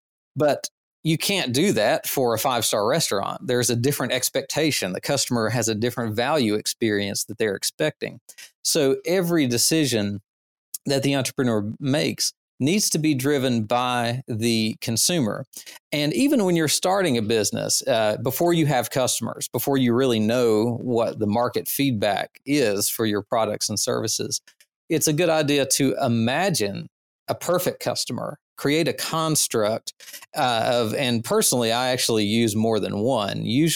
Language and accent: English; North Carolina, United States; I'm from North Carolina in the South, and we have a lot of barbecue restaurants.